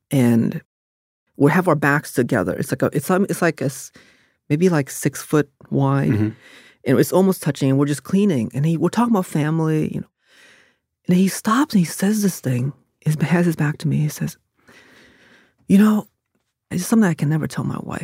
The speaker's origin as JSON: {"language": "English", "region": "Maryland", "country": "United States", "tie": "born or raised there", "said": "what I saw working in the fast food, growing up in Harford County, was that people are kind even when they know it won't matter."}